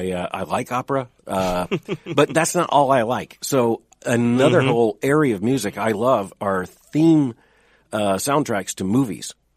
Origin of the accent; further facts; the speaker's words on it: Florida, United States; But at the end of the day, I grew up in Florida where worms is what we had.